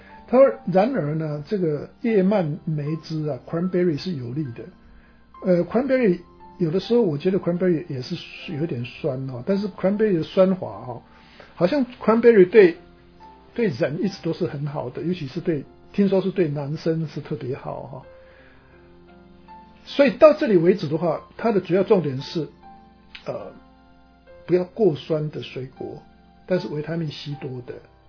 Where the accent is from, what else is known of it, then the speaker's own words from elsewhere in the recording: Taiwan; now in United States; 我们中国人的话，我在台湾的话，我们的主食是猪肉嘛